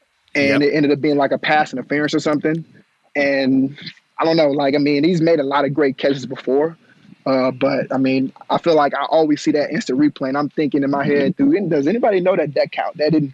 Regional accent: Atlanta, Georgia, United States; also born or lived in Miami; growing up in Atlanta, there aren't any oceans, you know, that I could go to within a 5-6 hour drive. But living in Miami for 3 years, I was 30 minutes away.

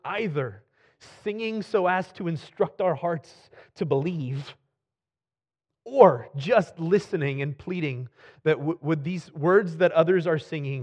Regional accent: Midwest, United States; I grew up playing basketball in the Midwest, and so it's always kind of struck a chord with me.

